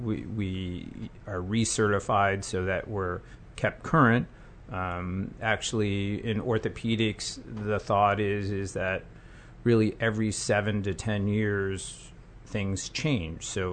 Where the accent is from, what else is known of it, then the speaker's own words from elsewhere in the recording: Ohio, United States; So I grew up in Ohio. It was rural Ohio. I mean, it was a very small, wasn't even a town, and it was a township. And I grew up there and then ended up going to a very small college in Ohio.